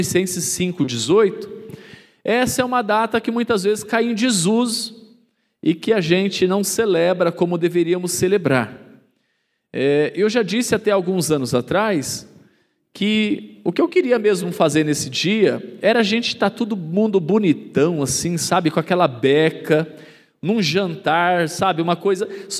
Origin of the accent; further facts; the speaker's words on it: Brazil; A gente, como brasileiro que nós somos, a gente tem uma grande tendência de imitar as pessoas